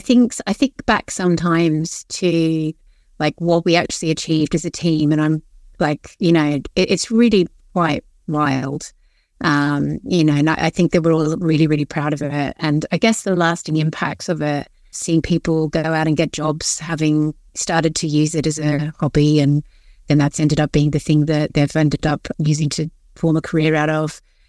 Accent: Australia; I'm Australian, I don't hang out in the snow.

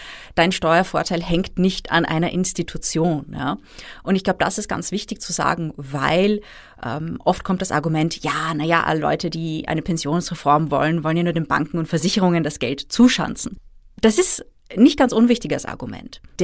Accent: Austria; Und bei uns in Österreich jetzt nicht so.

